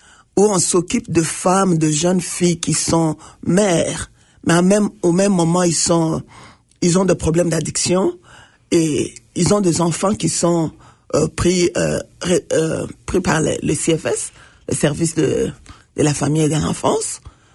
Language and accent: French; DR Congo; French is a second language